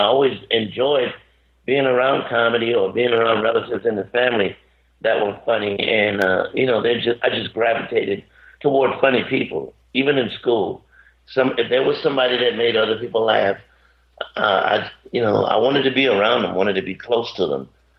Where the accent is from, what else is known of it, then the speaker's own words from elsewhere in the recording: Columbia, South Carolina, United States; I grew up in Columbia, South Carolina. Actually, I grew up in two areas. My father was in the service for a while, and while my father was in the service, we traveled, and then we settled in Columbia, South Carolina.